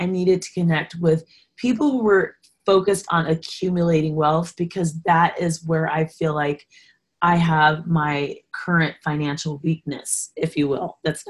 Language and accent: English; United States; When I was paying off debt, like as an American trying to be debt free, it's the same thing.